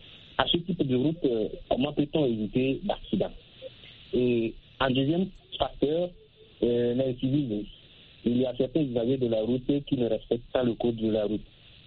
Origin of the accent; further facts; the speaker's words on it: Togo; la mauvaise qualité des routes chez nous au Togo ici